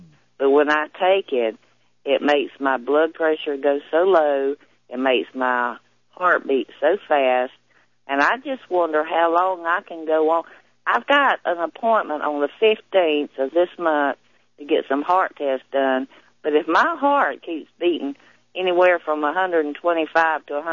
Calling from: Georgia, United States; from Georgia, the thorn in Frank's side.

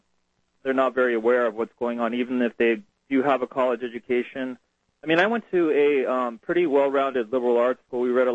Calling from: Arizona, United States

